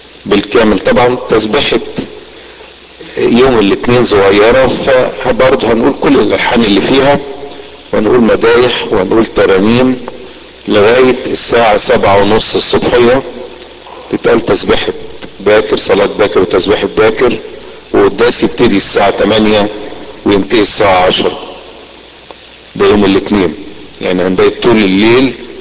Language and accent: Arabic; Alexandria, Alexandria Governorate, Egypt; عندنا في اسكندرية